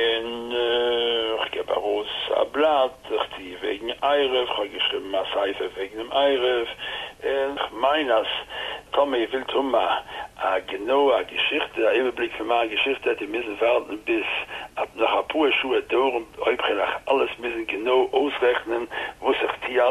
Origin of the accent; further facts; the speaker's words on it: Antwerp, Flanders, Belgium; born there; Ich bin geboren in 1937, 3 Jahre vor dem Krieg, bin ich geboren in Antwerpen. Meine Eltern sind gekommen von Polen, meine Tat ist von Ruhe gekommen von Russisch-Polen, Kongress-Polen.